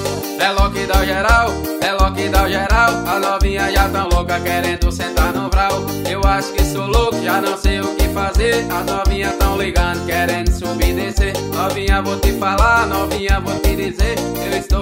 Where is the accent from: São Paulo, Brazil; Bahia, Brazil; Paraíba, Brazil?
Paraíba, Brazil; Patos; para minha cidade natal, Patos, Paraíba.